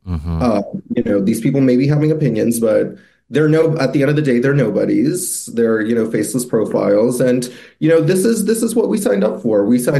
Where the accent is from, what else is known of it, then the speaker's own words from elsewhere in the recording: Boston, Massachusetts, United States; So, I'm from Boston, honey. So I've you know walked through Fenway and drag